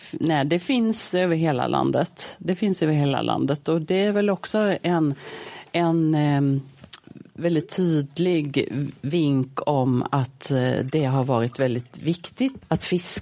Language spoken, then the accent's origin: Swedish; Småland, Sweden; som är typiskt för Småland där jag kommer ifrån.